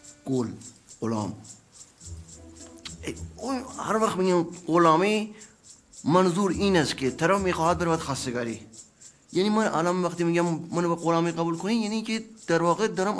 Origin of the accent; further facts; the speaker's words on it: Tehran, Tehran Province, Iran; توی تهران بزرگ شدم، زندگی کردم، موهای مردم رو کات کردم، از این پول گرفتم، روی پای خودم بسادم.